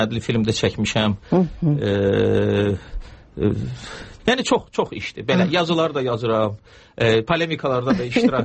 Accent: Baku, Azerbaijan; Nə dərəcədə demək düzgün olar ki, mən Bakılıyam, düzgün olmazdı. Amma əlbəttə mən özümü Bakılı hesab eləyirəm.

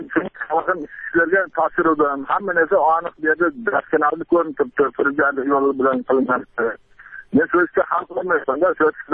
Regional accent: Jizzakh Region, Uzbekistan; Men Jizzax obodidan Baxmara Baymir Panver Allam Radovic 65-yilda tug'ilganman.

